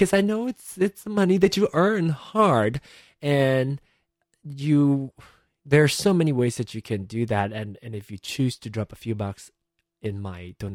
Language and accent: English; Malaysia; moved away as an adult; now in United States; I am from Malaysia. I was born in Malaysia and raised in Malaysia. Came to the United States about 10 years ago and for school, and then found a job here, or graduated, found a job, and currently now residing in the United States of America.